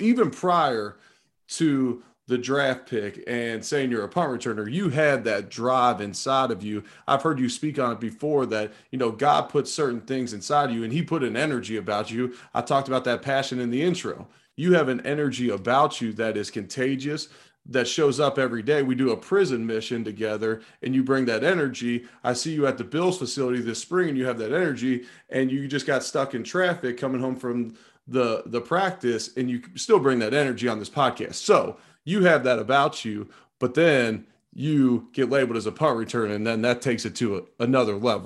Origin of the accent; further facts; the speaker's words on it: Cincinnati, Ohio, United States; Yeah, I grew up in Cincinnati, so Carl Pickens was on my radar too